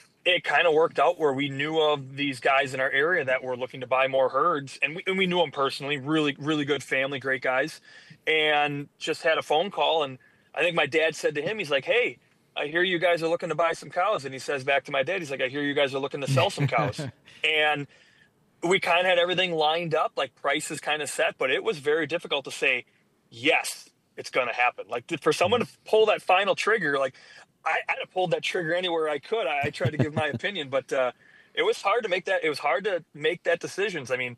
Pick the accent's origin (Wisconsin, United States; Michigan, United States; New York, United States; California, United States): Wisconsin, United States; He was from Illinois, we're from Wisconsin.